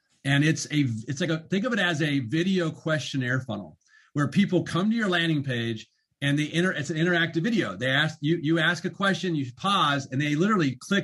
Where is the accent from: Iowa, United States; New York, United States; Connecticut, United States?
Iowa, United States; Des Moines; But and I grew up in Des Moines, so I can say this.